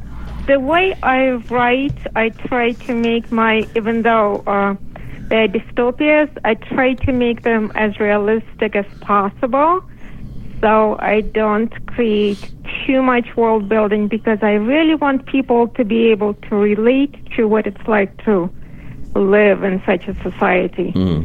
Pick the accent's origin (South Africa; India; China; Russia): Russia; accent: Russian; now in New York, United States; even though I have my Russian accent still going, people also tell me I have a New York accent